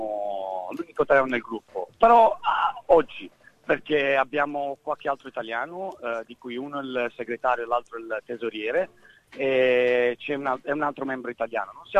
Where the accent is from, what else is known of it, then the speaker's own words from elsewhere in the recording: Apulia, Italy; E mi sembrava, io sono pugliese, mi sembrava di andare sul Gargano.